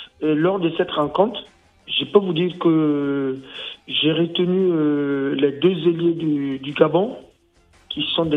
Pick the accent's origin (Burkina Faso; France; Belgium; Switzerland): Burkina Faso; je peux vous dire que je suis reparti en tant que Burkinabé